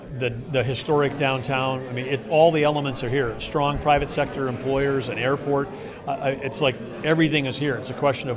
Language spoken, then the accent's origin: English; Arthur, United States; when they're as small as my hometown, Arthur.